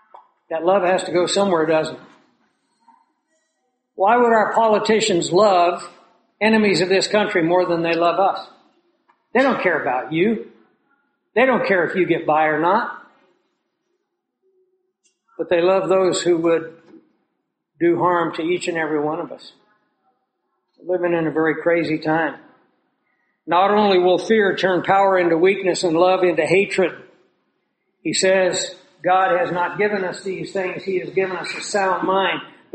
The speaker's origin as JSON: {"language": "English", "region": "Arizona", "country": "United States", "tie": "born or raised there", "said": "they arrested in Tucson, Arizona, in my home state, a bomb maker"}